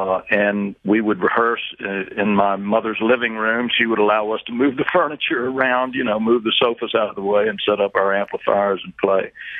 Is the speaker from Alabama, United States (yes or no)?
yes; Tuscaloosa, Alabama, United States; also born or lived in Birmingham / Montgomery; I had the most wonderful childhood growing up in Tuscaloosa. It's a lovely, lovely city, and, you know, we actually had moved to Tuscaloosa after living in Birmingham a few years and then down in Montgomery for a period of time, and I think I must have been in the fourth grade when we settled in Tuscaloosa.